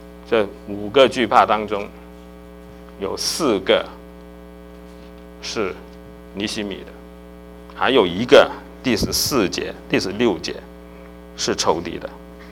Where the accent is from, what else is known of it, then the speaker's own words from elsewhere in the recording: China; 我们中国人哈，大家可能都看过这个啊，《水浒传》